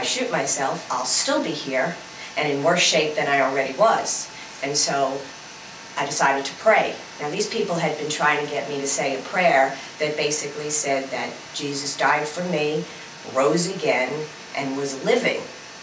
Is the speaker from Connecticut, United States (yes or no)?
no; Long Island, New York, United States; I grew up in Long Island, New York.